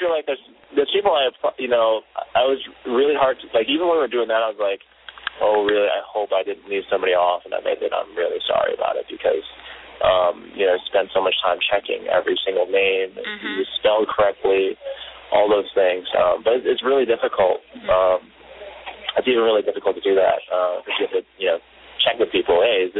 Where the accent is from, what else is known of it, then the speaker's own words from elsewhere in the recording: New York, United States; moved away as an adult; now in Hong Kong; Yeah, I grew up in New York, born and bred. Really, I just grew up in a small suburb town.